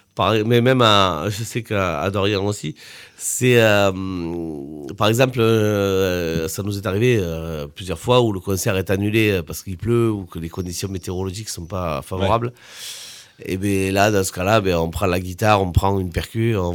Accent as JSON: {"language": "French", "town": "Cahors", "region": "Occitanie", "country": "France", "said": "on est originaire d'ici, de Cahors"}